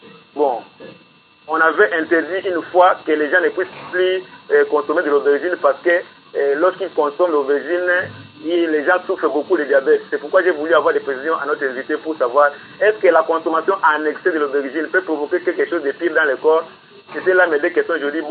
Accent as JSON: {"language": "French", "town": "Kikwit", "region": "Kwilu", "country": "DR Congo", "tie": "born or raised there", "said": "qui cultive les aubergines dans mon village natal. Moi aussi, je les cultivais d'ailleurs."}